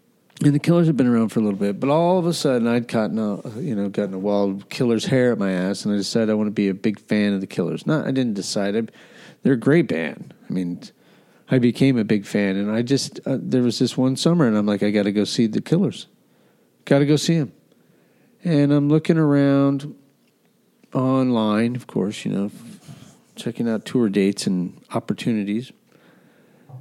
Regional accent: Albuquerque, New Mexico, United States; I'm a huge fan of Albuquerque. I grew up in Albuquerque. Love Albuquerque.

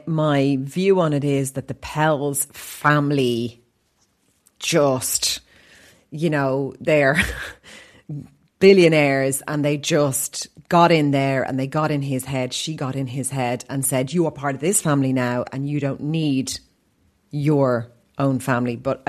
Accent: Ireland; We as Irish people, you know, what goes on in a wedding, as you know, of Down and Leash, stays at the wedding.

